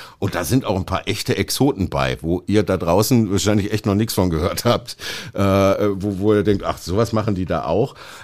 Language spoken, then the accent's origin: German; Oberhausen, North Rhine-Westphalia, Germany; ich komme aus Oberhausen, sitze da im Stadtrat